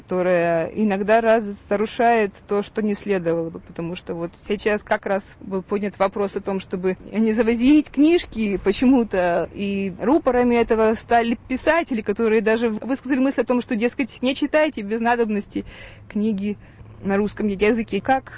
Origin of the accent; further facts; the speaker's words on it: Kyiv, Ukraine; Я выросла на Оболоне. Вот это уж действительно окраина, потому что там были заливные луга.